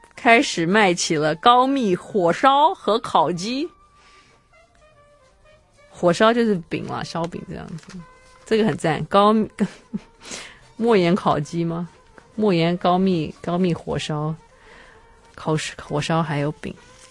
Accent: Taiwan; 那么延安讲话这个事情可能要大陆人才会懂，我们台湾人不太会知道哦。

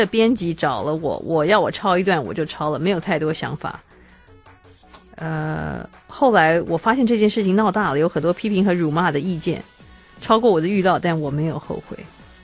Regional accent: Taiwan; 那么延安讲话这个事情可能要大陆人才会懂，我们台湾人不太会知道哦。

